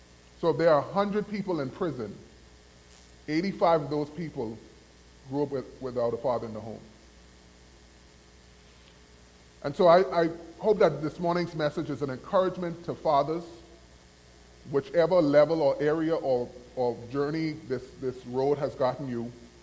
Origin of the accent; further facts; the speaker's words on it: Bahamas; I also have to say a welcome to some folks that I'm from the Bahamas, and they're from the Bahamas